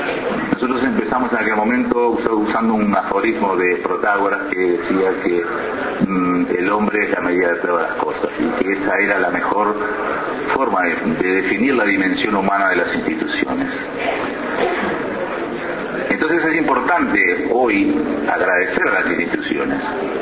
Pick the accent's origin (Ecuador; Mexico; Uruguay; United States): Uruguay; Y además, fundamentalmente como uruguayo, como miembro de esta comunidad espiritual, que me parece que es la mejor manera de definirnos a todos los orientales.